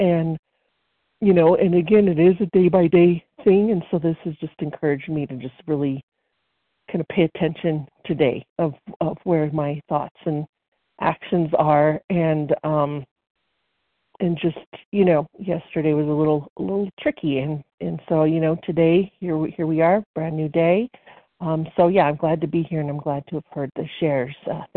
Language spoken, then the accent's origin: English; New Mexico, United States; Oh, I'm sorry. I'm from New Mexico.